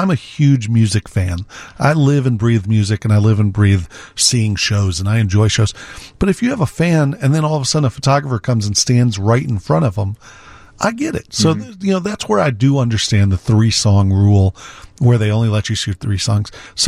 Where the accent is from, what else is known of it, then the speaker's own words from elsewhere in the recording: Naperville, Illinois, United States; So I went to college. I grew up in Naperville.